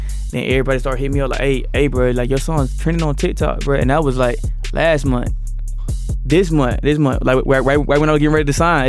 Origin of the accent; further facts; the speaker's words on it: Opp, Alabama, United States; All right, so I'm from Op, but I was living in Auburn, and I was working in Troy, worked in Troy.